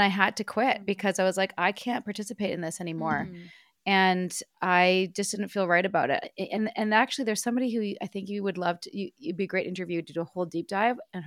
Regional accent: Vancouver, British Columbia, Canada; now in Atlanta, United States; I came from Vancouver, Canada. I live in Atlanta.

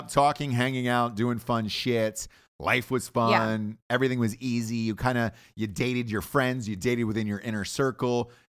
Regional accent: Atlanta, Georgia, United States; But I grew up in Atlanta.

